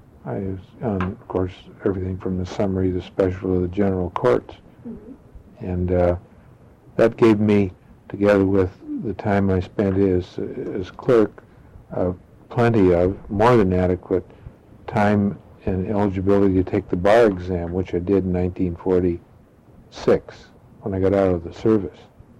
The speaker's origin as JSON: {"language": "English", "region": "Alaska", "country": "United States", "tie": "born or raised there", "also_born_or_lived": "Seattle, United States / Vancouver, California, United States", "said": "Well, I was born here in Alaska, of course."}